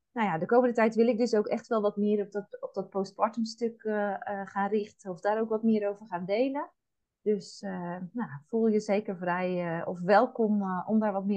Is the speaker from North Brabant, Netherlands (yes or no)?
no; Zeeland, Netherlands; Wij wonen in Zeeland, in Nederland. We hebben ons huis ook aangehouden daar. Ik ben echt wel een Zeeuws meisje wat dat betreft.